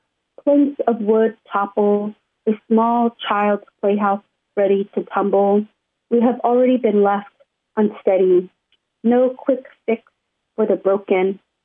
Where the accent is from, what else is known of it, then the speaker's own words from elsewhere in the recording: San Bernardino, California, United States; home is always for me, you know, the inland California, Southern California. I'm from San Bernardino.